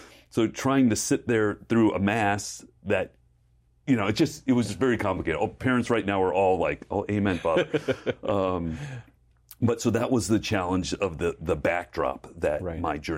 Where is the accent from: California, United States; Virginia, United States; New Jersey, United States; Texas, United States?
Texas, United States; also born or lived in Amherst, Ohio; Well, I was born in Amherst, Ohio, just north of our location here, and then we moved to Texas when I was young